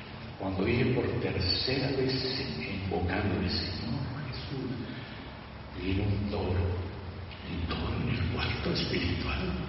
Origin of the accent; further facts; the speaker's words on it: Medellín, Antioquia, Colombia; born there; estuve 15 años en volver a Colombia, a Medellín, donde yo nací.